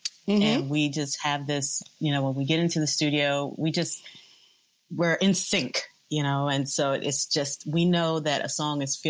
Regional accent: Mount Vernon, New York, United States; I grew up in Mount Vernon, New York, which is right outside of New York City.

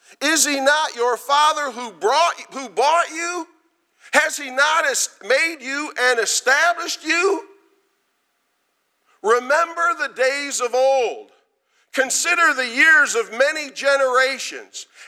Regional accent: Rochester, Michigan, United States; I remember when I grew up in Rochester, Michigan, there was Michigan Christian College.

